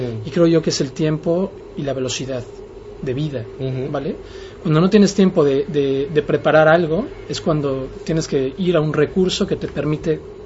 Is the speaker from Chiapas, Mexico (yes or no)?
no; Mexico City, Mexico; yo soy de la Ciudad de México, viví mucho tiempo en provincia, en un entorno de mucha paz que me permitió pues adentrarme en muchos temas antes de tiempo. Posteriormente hago un viaje a Chicago, en donde decido estudiar arquitectura.